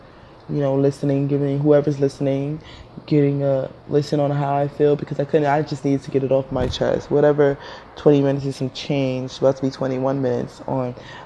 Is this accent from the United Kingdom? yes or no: no; Nigeria; I used to hide that I was African. Now, I tell everybody that I'm Nigerian goddess.